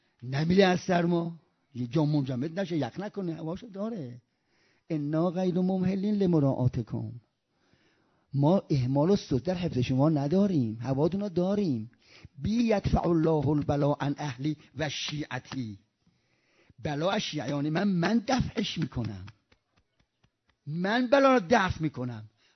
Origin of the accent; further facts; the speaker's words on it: Rasht, Gilan, Iran; من بچه رشتم